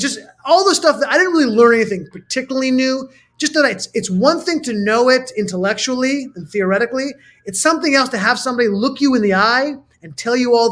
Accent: Los Angeles, California, United States; It really is because I grew up in Los Angeles, and when I grew up, you know, as a kid in the 80s, my synagogue and my school, my Jewish school, every year, at least once or twice a year, would be desecrated.

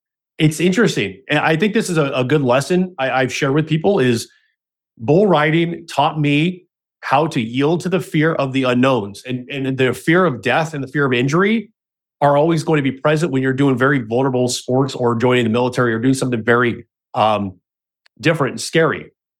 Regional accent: Anaheim, California, United States; I grew up in Anaheim, so the Angels were my go-to team.

